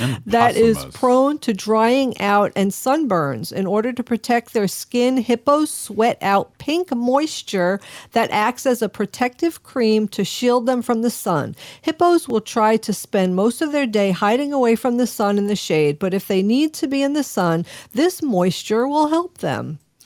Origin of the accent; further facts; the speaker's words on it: New York, United States; accent: New York; you always make fun of my New York accent, but we know that people from different areas of the United States, and even like from being from New York, I was from Long Island.